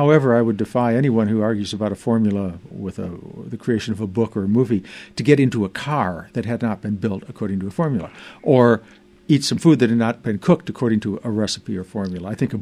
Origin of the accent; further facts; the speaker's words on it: Illinois, United States; But I growing up outside of Chicago.